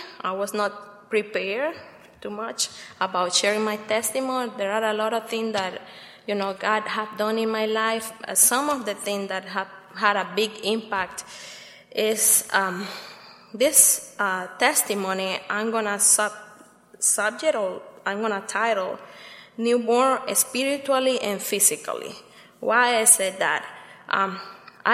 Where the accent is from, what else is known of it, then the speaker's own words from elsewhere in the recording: Nicaragua; English is a second language; I'm from Nicaragua, and it's a privilege to be here.